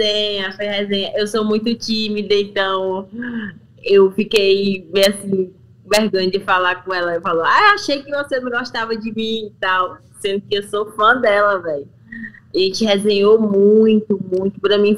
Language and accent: Portuguese; Fortaleza, Ceará, Brazil; Sou de Fortaleza. Fortaleza, na comunidade de Fortaleza, que é Genibaú.